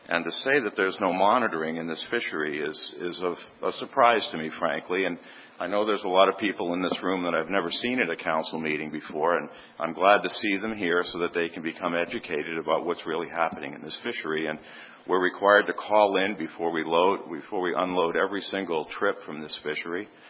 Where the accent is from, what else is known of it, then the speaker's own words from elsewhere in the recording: Portland, Maine, United States; from Portland, Maine.